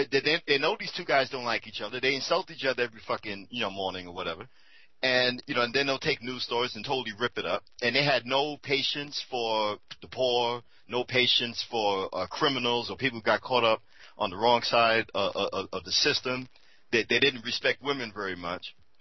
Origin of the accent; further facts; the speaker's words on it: East Coast, United States; Now, remember, I'm from the East Coast, and I used to get some of the radio stations in New York when I lived in Newark.